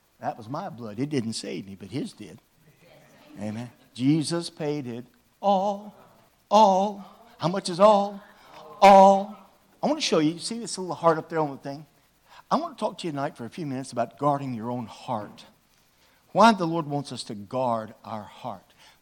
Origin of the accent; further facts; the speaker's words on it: Shreveport, Louisiana, United States; I'm a Yankee. I'm from Shreveport. Way above Alexandria.